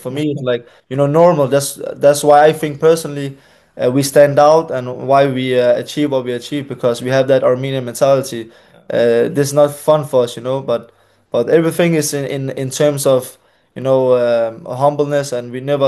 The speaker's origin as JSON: {"language": "English", "country": "Denmark", "tie": "born or raised there", "said": "It's different, when you're growing up and getting raised"}